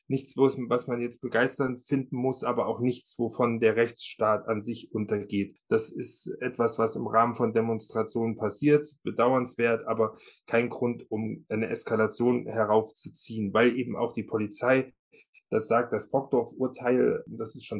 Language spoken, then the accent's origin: German; Leipzig, Saxony, Germany; Also ich als Leipziger erinnere mich an Krawallszenen auf dem Leipziger Markt